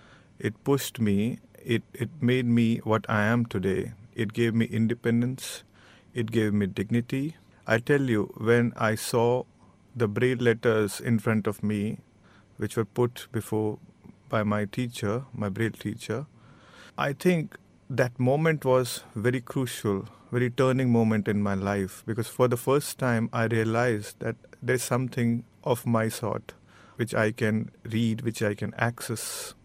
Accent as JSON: {"language": "English", "region": "Delhi", "country": "India", "tie": "born or raised there", "said": "I was brought up in Delhi only."}